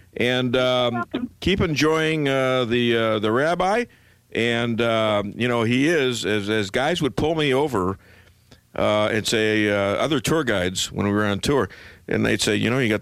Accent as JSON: {"language": "English", "town": "Chicago", "region": "Illinois", "country": "United States", "said": "Oh, okay. Well, you know, I'm from Chicago."}